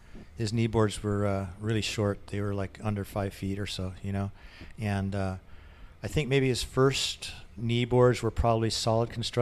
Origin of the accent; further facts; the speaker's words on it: Alameda, California, United States; born there; I was born in the Bay Area. I was born in Alameda. I was born in Alameda, and our whole family was basically living in the Bay Area.